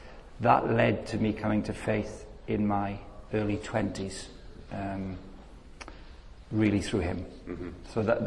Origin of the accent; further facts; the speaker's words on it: Llanelli, Wales, United Kingdom; I grew up in South Wales, a town called Llanelli, which when I was growing up was the finest rugby team in the world